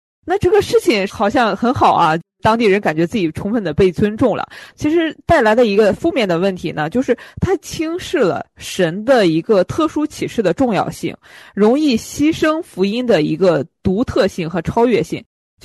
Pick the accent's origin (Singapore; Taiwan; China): China; 我们中国人很实在的